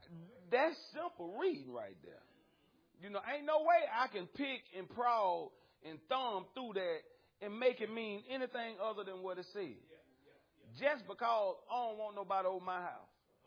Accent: Alabama, United States; I'm from the South Old Country Bumpkin from Alabama.

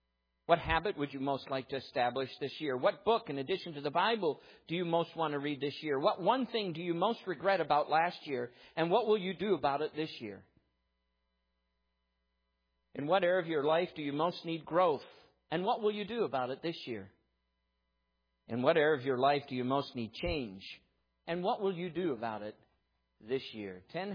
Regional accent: Ireland; You know, being Irish, we grew up and tea was the answer to everything.

